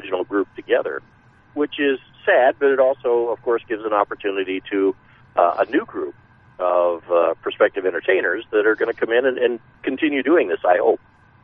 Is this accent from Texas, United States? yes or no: no; Ankeny, Iowa, United States; Nick is the son of a man I grew up with and in Ankeny, Iowa, and his dad, Rick, and I have been friends for 30 or 40 years.